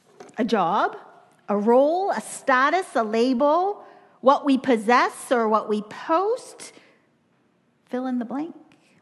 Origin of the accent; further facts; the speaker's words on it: Toronto, Ontario, Canada; My passport says I'm Canadian. My faith says I'm Christian. Who am I? So when I came back to Toronto at the end of the summer